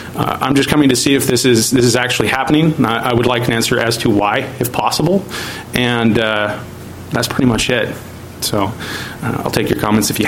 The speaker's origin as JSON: {"language": "English", "region": "Washington", "country": "United States", "tie": "born or raised there", "said": "So I'm coming before you today mostly because of the Forks Creek hatchery, because I grew up on the Willapa. I live down in the harbor"}